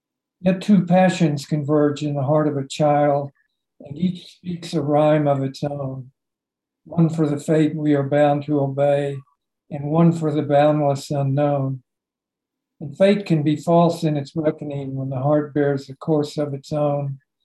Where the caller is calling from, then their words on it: Albuquerque, New Mexico, United States; In Albuquerque.